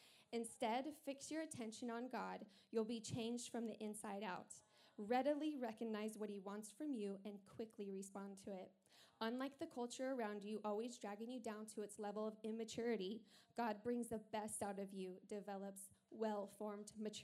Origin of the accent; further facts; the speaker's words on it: Texas, United States; now in California, United States; And I'm from Texas. I grew up in a town of 7,000 people. And I was at this little tiny high school.